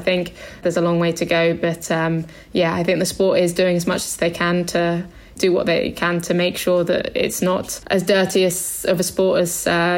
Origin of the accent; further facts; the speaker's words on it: Isle of Man; also born or lived in Bath; I was born in Bath, so pretty nice part of the country and the countryside. And then we moved to Isle of Man for a good sort of part of our upbringing.